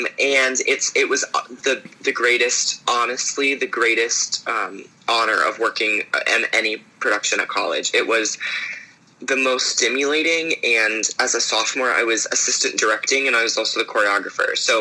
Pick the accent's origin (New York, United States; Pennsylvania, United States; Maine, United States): Pennsylvania, United States; Pittsburgh; So I did a production of Newsies at Pittsburgh CLO, which is in my hometown.